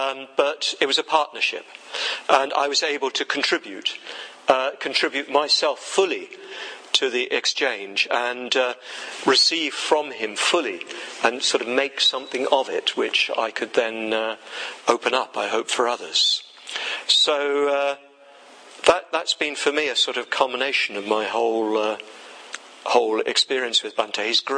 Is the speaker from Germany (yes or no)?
no; England, United Kingdom; I'm English, even though my mother's a New Zealander and my father's a Scot. And I thought I was Scottish when I was brought up until I met working class Glaswegians